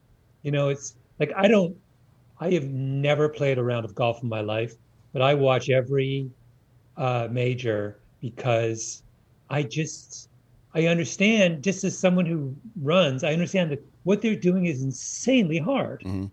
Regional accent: Canada; I'm Canadian, so I should be a Raptors fan

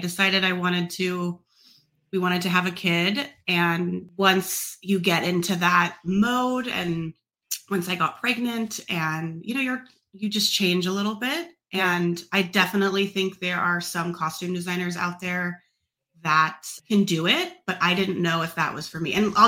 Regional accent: California, United States; I think I was raised in Northern California. I had a pretty good childhood.

